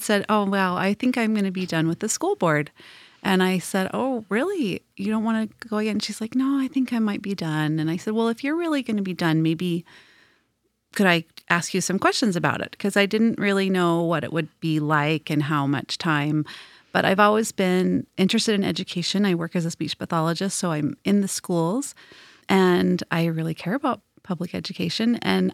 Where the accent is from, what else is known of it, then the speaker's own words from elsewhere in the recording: Provo, Utah, United States; Yeah. So I was born in Provo. I grew up most of my life near the mouth of the canyon.